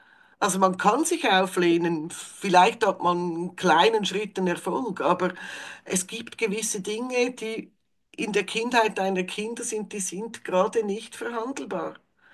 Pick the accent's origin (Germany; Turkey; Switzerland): Switzerland; bei uns in der Schweiz sagt man Zvieri, irgendwas kleines, gesundes Essen